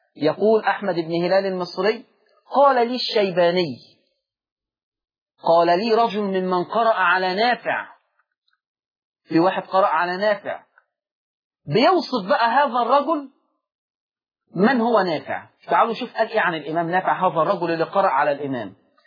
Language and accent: Arabic; Egypt; بلغتنا كمصريين دمه خفيف